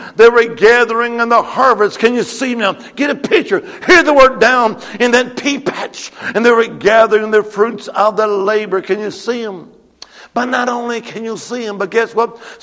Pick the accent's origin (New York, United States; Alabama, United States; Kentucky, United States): Alabama, United States; Well, I was raised up in the Holy Land, Alabama. We just call that a pea patch.